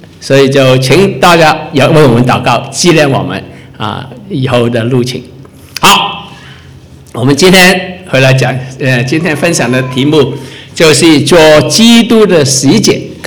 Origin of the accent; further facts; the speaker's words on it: Hong Kong; also born or lived in United States; now in Ottawa, Canada; 我们第一段的时间是在香港跟美国，我是在香港出生长大，在美国读书啊。然后第二段时间我们来到渥太华三十多年